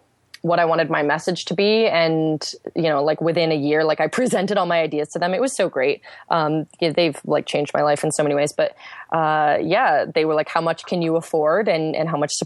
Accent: New York, United States; I grew up upstate New York, sort of by Syracuse, but mostly by cows and tractors.

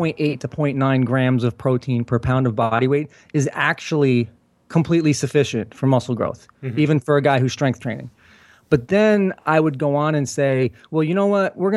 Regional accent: San Jose, California, United States; born there; I was born in San Jose area, mm-hmm. and I love the Bay Area.

